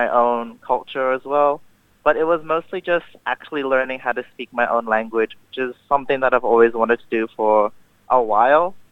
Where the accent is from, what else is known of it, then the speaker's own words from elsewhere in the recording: Australia; born there; Like, I was born in Australia, so there's a lot of things that I feel like I'm like distant with in terms of culture.